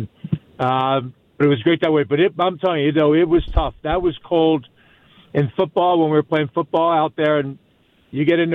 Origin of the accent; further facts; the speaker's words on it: Philadelphia, Pennsylvania, United States; I grew up in Philly, though, Joe.